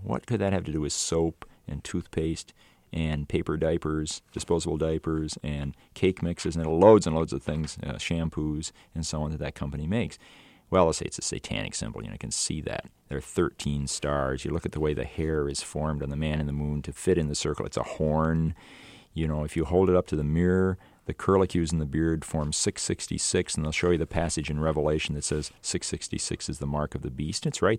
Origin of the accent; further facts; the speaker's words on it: Utah, United States; They know I'm from Utah, and they want to keep me up to date on things